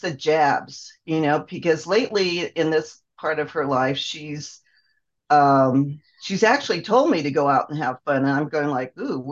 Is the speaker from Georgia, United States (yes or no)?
no; Santa Barbara, California, United States; I grew up in Santa Barbara